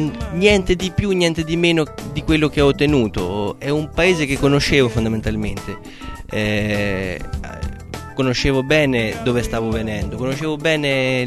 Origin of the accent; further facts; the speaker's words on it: Shkodër, Shkodër County, Albania; sono albanese, vengo da Scutari, è una città a nord-ovest dell'Albania, col fine col Montenegro, da sul mare